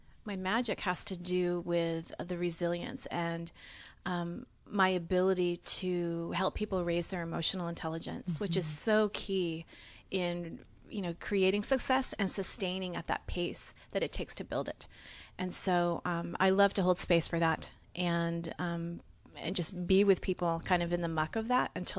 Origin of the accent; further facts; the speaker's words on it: Maine, United States; So I actually was born and raised in Maine.